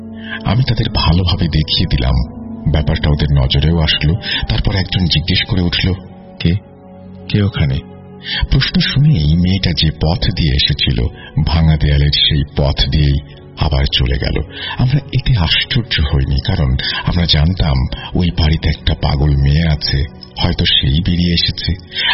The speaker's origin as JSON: {"language": "Bangla", "town": "Salanga", "region": "Rajshahi Division", "country": "Bangladesh", "tie": "born or raised there", "said": "ঘটনাটা আমার গ্রামে ঘটা, যেটা সিরাজগঞ্জ জেলার সলঙ্গা থানায় অবস্থিত।"}